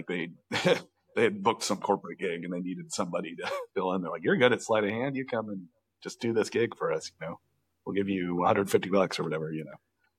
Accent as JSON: {"language": "English", "region": "Indiana", "country": "United States", "tie": "born or raised there", "lives_now": "Chicago, United States", "said": "I grew up in Indiana. Mm-hmm. So I moved to Chicago after college."}